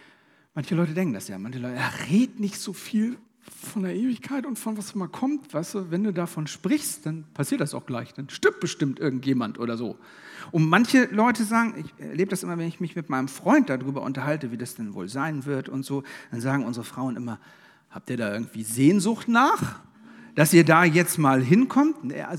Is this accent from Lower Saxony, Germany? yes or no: no; Kiel, Schleswig-Holstein, Germany; ich komme aus Kiel. In Kiel ist Kieler Woche.